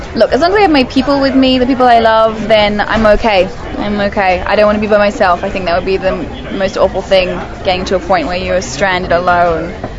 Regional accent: Perth, Western Australia, Australia; because we're both from Perth, so similar circles.

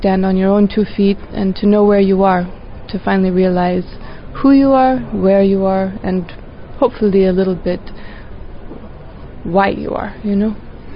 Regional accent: San Antonio, Texas, United States; I grew up in San Antonio. This film takes place in San Antonio. We shot it in my high school.

